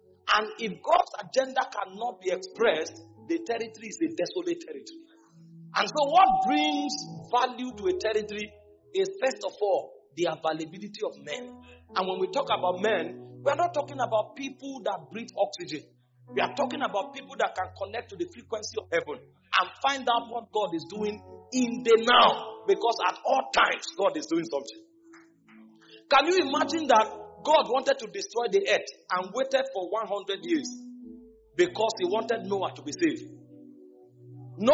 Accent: Benue, Nigeria; It came from Ekiti. I came from Benue.

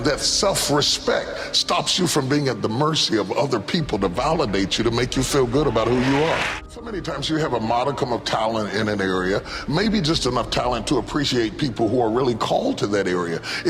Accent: Charleston, West Virginia, United States; moved away as an adult; now in Dallas, United States; I moved from Charleston, West Virginia, to Dallas, Texas, didn't even know anybody, but I felt like I was finished in West Virginia.

